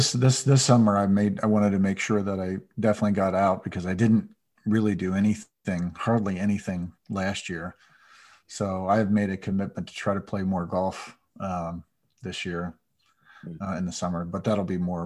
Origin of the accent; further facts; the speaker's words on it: Pennsylvania, United States; We were pretty standard central Pennsylvania, and that was, you know, take your week and go to the shore.